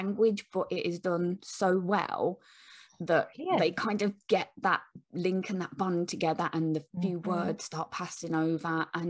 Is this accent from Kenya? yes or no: no; Midlands, United Kingdom; But I'm going for Craig because Midlands, and that's what we do.